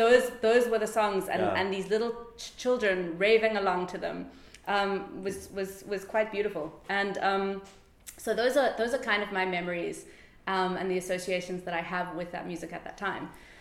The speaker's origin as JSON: {"language": "English", "town": "Plettenberg Bay", "region": "Western Cape", "country": "South Africa", "tie": "born or raised there", "said": "I grew up in Plettenberg Bay. I was kind of in the 90s, let's say, I was a child."}